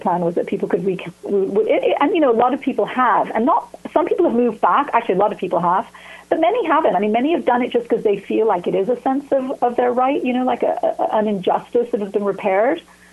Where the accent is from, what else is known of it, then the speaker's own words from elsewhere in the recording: Porto, Norte, Portugal; growing up as an American and Jew in Porto in those days, we're talking about pre-revolution, because, you know, we had a revolution in 1974.